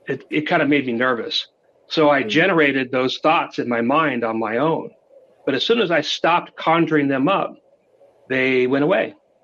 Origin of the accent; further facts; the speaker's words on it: New England, United States; I grew up in New England, and I never saw the fall leaves.